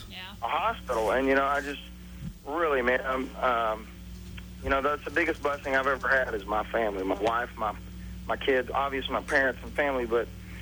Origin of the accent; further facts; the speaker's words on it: Alabama, United States; I'm from Alabama.